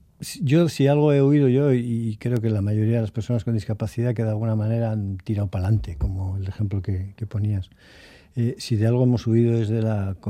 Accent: Bilbao, Basque Country, Spain; nosotros que somos de Bilbao o así de centro

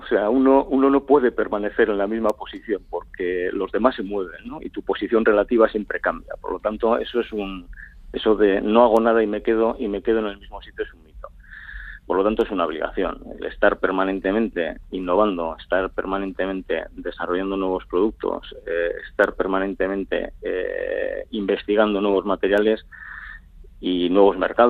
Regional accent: Basque Country, Spain; somos como buenos vascos, somos cabezotas

